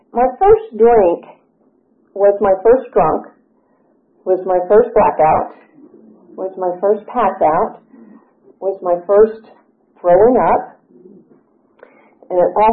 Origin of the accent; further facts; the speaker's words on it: Atlanta, Georgia, United States; born there; And I am a native. I was born in Atlanta. My parents are from Atlanta.